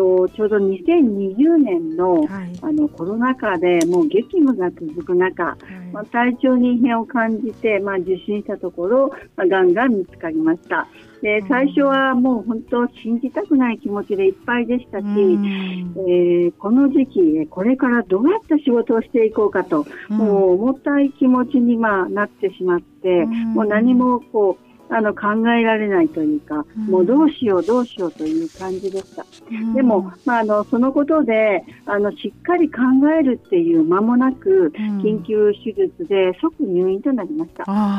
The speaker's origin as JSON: {"language": "Japanese", "region": "Hyogo", "country": "Japan", "tie": "born or raised there", "also_born_or_lived": "Osaka", "lives_now": "Akashi, Japan", "said": "私は大阪生まれの、兵庫県育ちで、主人の実家が北海道にあります。現在介護規制で帰ってきています。で、私の住まいは普段は兵庫県明石市で、あります。"}